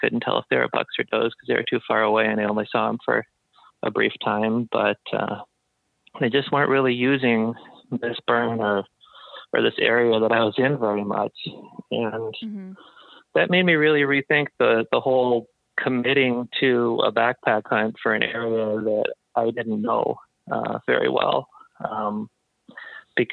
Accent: Midwest, United States; also born or lived in Alaska; I grew up hunting whitetail in the Midwest

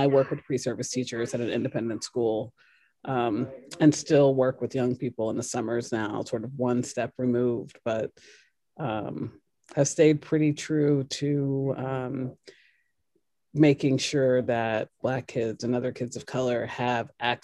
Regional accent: Kentucky, United States; I grew up in Kentucky on a farm, and then I came to teaching after doing a few other jobs.

